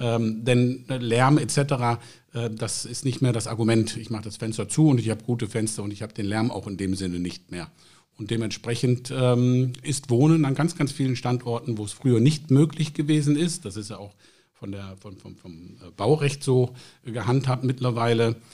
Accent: Meerbusch, North Rhine-Westphalia, Germany; born there; also born or lived in Vienna; Ich bin ja gebürtig in Meerbusch, das heißt hier auf der anderen Rheinseite. Ich bin nach meinem Abitur bin ich nach Wien gegangen, habe dort auf der Universität für Musik und Darstellende Kunst studiert.

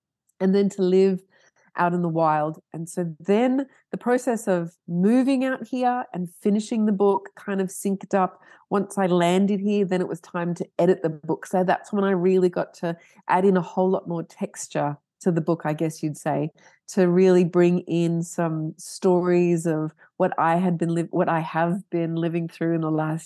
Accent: Canada; born there; moved away; also born or lived in Sydney, Australia / Melbourne, Australia / Detroit, United States; I was born in Canada. And my dad moved around a lot with his business. We ended up in Sydney and Melbourne and Detroit and back in Sydney.

